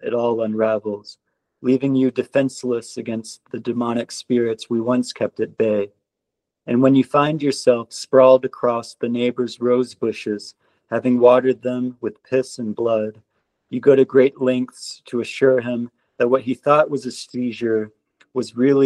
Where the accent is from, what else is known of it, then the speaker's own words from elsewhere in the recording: North Carolina, United States; I went to, because I'm from North Carolina, so I went to the University of North Carolina at Greensboro.